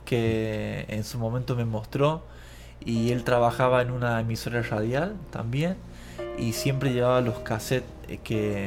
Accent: Arroyito, Córdoba, Argentina; now in Buenos Aires, Argentina; Soy de Arroyito, provincia de Córdoba, Argentina.

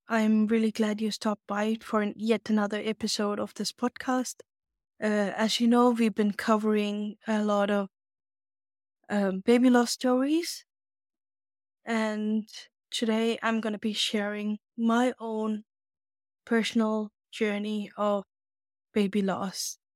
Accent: Tamil Nadu, India; I am born and raised in India, Tamil Nadu. I'm raised with Christian Pentecostal faith.

